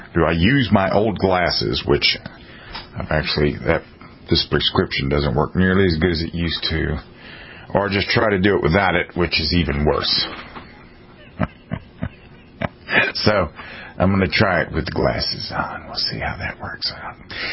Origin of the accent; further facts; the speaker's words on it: United States; born there; I am an American, born, and I want what is best for America.